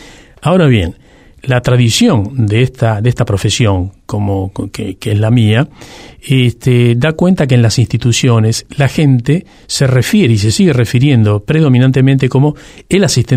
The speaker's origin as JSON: {"language": "Spanish", "region": "Buenos Aires", "country": "Argentina", "tie": "born there", "also_born_or_lived": "Misiones / Corrientes", "said": "Yo nací en Parque Patricio, uh-huh. sí, a mucha honra, aunque no soy de Huracán. Bueno. Pero bueno, después viví por la provincia de Buenos Aires, por Misiones, por Corrientes."}